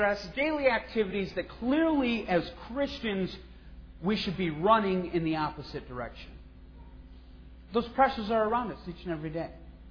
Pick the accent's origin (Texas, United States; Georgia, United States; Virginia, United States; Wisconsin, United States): Wisconsin, United States; As you know, I come from Wisconsin. You can tell from my accent. I have been preaching since about 16 or 17. Preached in quite a bit of different congregations in Wisconsin.